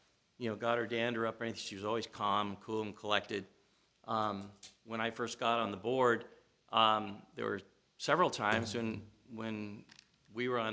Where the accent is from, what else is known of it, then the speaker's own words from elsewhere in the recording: Rancho Cucamonga, California, United States; I grew up in Cucamonga back when before it was Rancho Cucamonga. It was just Cucamonga.